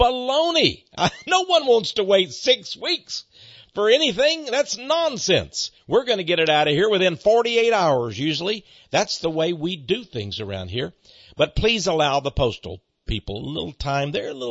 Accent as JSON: {"language": "English", "region": "Texas", "country": "United States", "said": "Hey, I'm a Texan."}